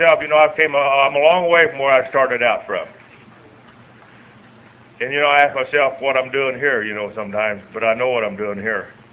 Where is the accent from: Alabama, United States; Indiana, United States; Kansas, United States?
Kansas, United States; now in California, United States; I was born in Kansas. You can tell I might have a little accent. I don't know, but anyway, I come from Kansas. The reason I'm in California is about 15 years ago